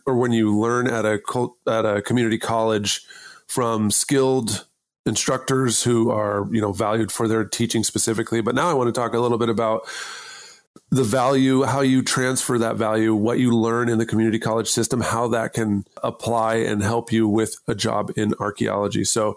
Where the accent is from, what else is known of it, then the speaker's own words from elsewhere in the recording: Idaho, United States; I went to Boise State. I'm from Idaho. My parents went to Boise State. It was the local school